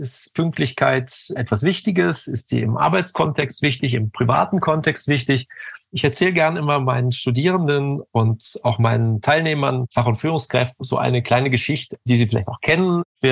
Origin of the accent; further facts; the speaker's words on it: Germany; als Deutscher